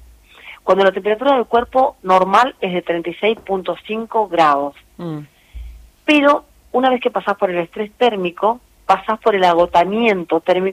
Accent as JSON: {"language": "Spanish", "region": "Corrientes", "country": "Argentina", "said": "Yo soy correntina, así que te puedo hablar de golpe de calor."}